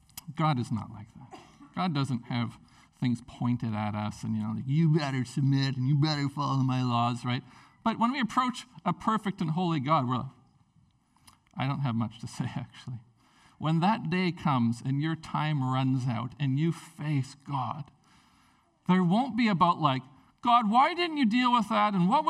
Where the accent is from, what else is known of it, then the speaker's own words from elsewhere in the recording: Prince Rupert, British Columbia, Canada; Like, I'm a teenager from Prince Rupert.